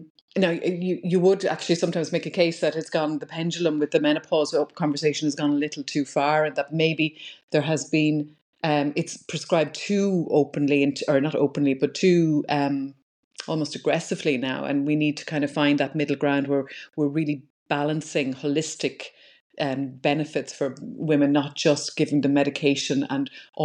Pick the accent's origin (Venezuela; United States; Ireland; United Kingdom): Ireland; Wexford, Leinster; now in Ennis, Ireland; I'm from Wexford originally, trained in Galway in medical school and stayed west then after that. So I'm based in Ennis now.